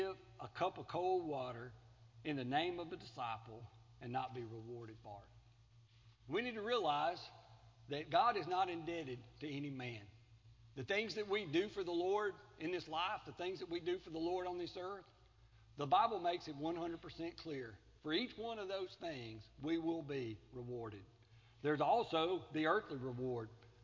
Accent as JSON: {"language": "English", "town": "Collins", "region": "Mississippi", "country": "United States", "tie": "born or raised there"}